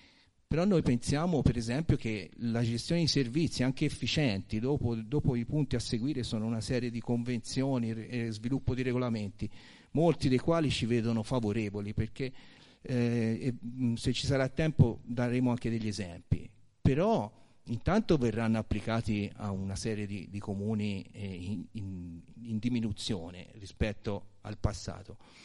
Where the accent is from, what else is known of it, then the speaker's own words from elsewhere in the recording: Buti, Tuscany, Italy; io vengo dal comune di Buti, Calcinaia, Palaia, eccetera